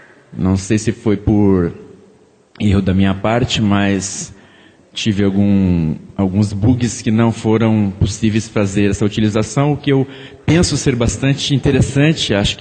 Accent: Maringá, Paraná, Brazil; Eu sou de Maringá

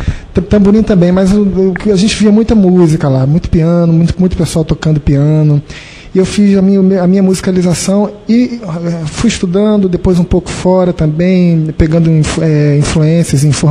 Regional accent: Rio de Janeiro, Brazil; born there; Nasci no Rio de Janeiro, não sou carioca da gema, como se diz, porque o carioca é nascido na cidade do Rio, né?

